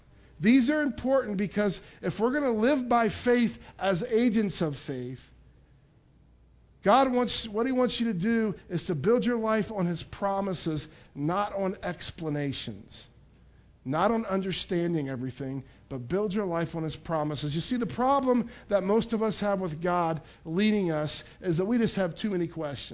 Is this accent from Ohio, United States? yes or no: yes; Pickwell, Ohio, United States; moved away as an adult; now in Sharonville, United States; God called me to leave my hometown where I'd been my whole life in Pickwell, Ohio, to move to Sharonville, Ohio, which is right outside of Cincinnati, in the Cincinnati area, to be a youth pastor.